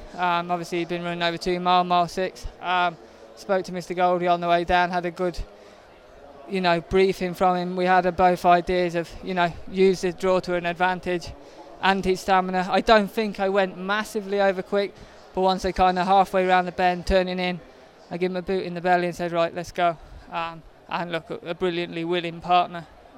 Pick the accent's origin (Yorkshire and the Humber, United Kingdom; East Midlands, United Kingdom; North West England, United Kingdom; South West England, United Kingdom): East Midlands, United Kingdom; Look, I'm from the north, I'm from Lincolnshire.